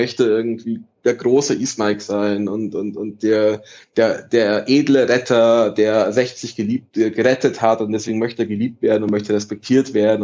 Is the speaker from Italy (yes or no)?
yes; Italy; ich bin Italiener